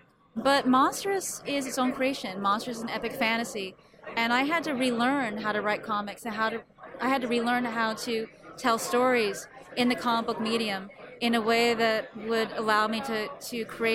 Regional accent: West Coast, United States; And, you know, I was from the West Coast, and I was like, oh, damn.

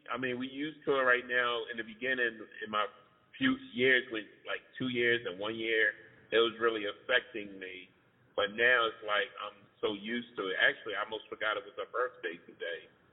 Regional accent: Philadelphia, Pennsylvania, United States; I'm from Philly. What do you think?

